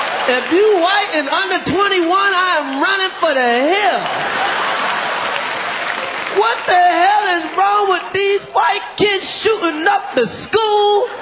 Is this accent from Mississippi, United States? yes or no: no; Brooklyn, New York, United States; Brooklyn in the house. I'm from Brooklyn.